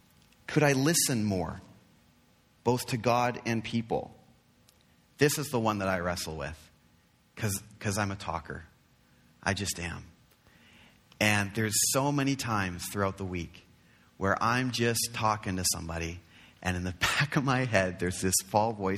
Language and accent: English; Nottingham, East Midlands, United Kingdom; born there; in my town where I was born in Nottingham.